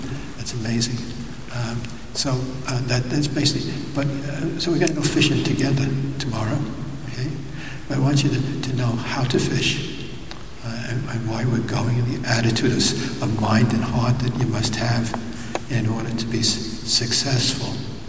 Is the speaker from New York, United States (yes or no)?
yes; Brooklyn, New York, United States; from a strange place called Brooklyn in New York. You might recognize my little accent sometimes. It's a little bit different.